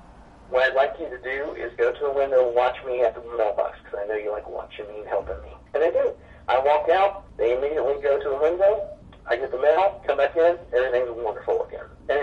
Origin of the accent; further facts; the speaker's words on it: United States; accent: Midwestern-Southern; Or my accent is, combination Midwestern-Southern accent blends together, and I mispronounce it a little bit